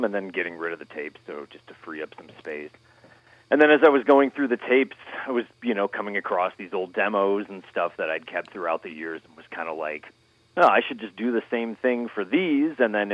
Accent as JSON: {"language": "English", "town": "Wheaton", "region": "Illinois", "country": "United States", "tie": "born or raised there", "said": "I grew up in Wheaton, Illinois, which is just a direct west suburb of Chicago. So now I live in Chicago, lived in this area my whole life."}